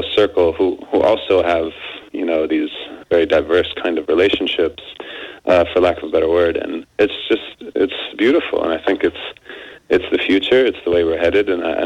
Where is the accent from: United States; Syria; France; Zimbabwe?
Syria; I'm from Syria. I've got the background that I have.